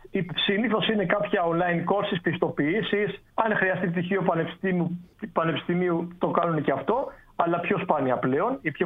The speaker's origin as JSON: {"language": "Greek", "country": "Greece", "said": "Η πιο πολύ είναι από Ελλάδα, γιατί είμαι από Ελλάδα"}